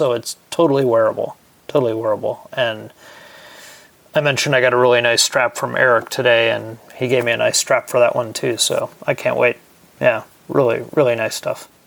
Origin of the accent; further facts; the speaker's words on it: United States; I'm American.